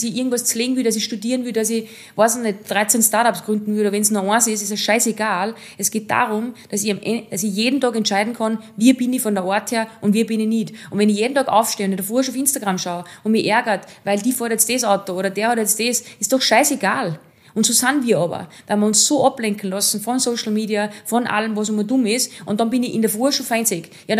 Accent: Austria; Wir sind in Österreich geboren

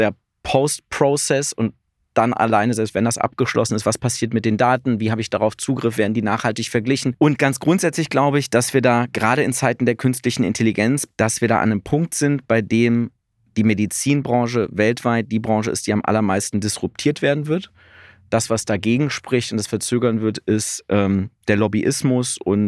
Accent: Oschersleben, Saxony-Anhalt, Germany; Ich komme aus Oschersleben, das ist bei Magdeburg.

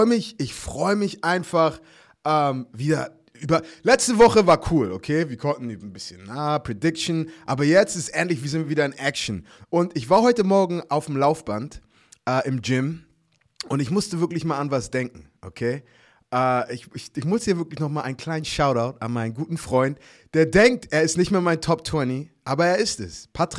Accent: Hamburg, Germany; ich bin Hamburger

